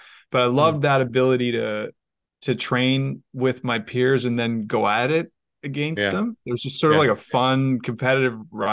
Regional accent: Toronto, Ontario, Canada; For him, it was like going up to the lakes north of Toronto, where we grew up. I'm from Toronto, Canada originally.

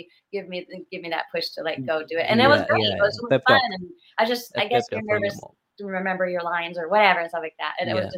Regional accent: San Mateo, California, United States; You know, I'm from San Mateo but I would find my way there and I'd pay for them.

